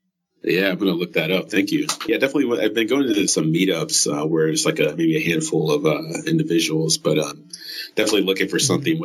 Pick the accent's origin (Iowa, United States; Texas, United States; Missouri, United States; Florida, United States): Iowa, United States; Iowa City; also born or lived in Cedar Rapids; Yeah, I grew up in Iowa, in Iowa City, Cedar Rapids.